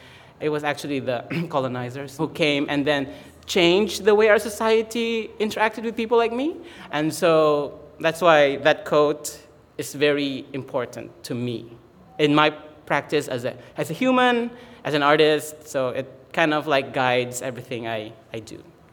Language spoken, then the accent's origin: English; Philippines; it made me think of myself as a Filipino as being like backwards. I was like, oh, the Philippines is so backward